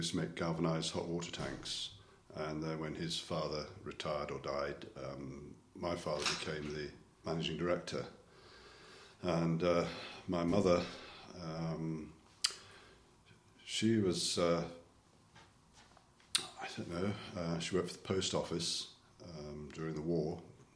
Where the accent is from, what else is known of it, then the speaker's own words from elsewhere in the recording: Worcester Park, London, United Kingdom; born there; I was born in Worcester Park in Surrey, although it's entered on my birth certificate as Wimbledon. Wimbledon, Surrey, which it isn't anymore, on the 19th of June 1945.